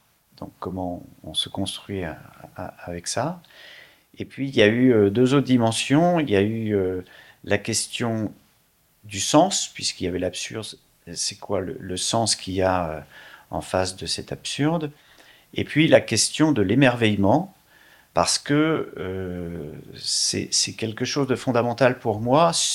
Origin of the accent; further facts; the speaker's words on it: Brittany, France; je viens de la Bretagne, d'un département qui ne fait pas tous les jours parler de lui, le Morbihan.